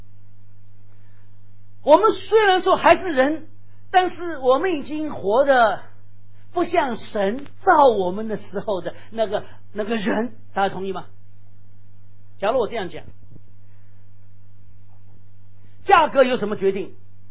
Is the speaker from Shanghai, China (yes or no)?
yes; Shanghai, China; now in Thailand; 我上海人哈、啊，这个很少看到这个活蹦乱跳的鸡哈、啊，是这样。我住在法租界啊，我生的环境是这样嘛